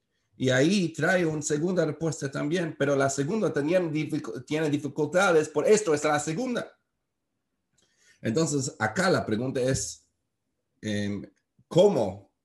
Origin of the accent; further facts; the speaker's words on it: Brooklyn, New York, United States; Spanish is a second language; perdón en castellano, soy de Brooklyn